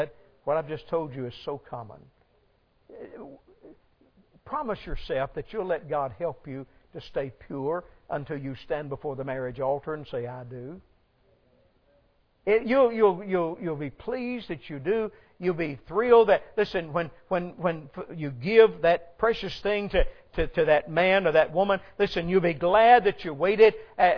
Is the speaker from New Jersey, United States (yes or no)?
no; Atlanta, Georgia, United States; But I was growing up in Atlanta, and we lived in 16 different places in the 19 years that I lived at home, and never very far from one another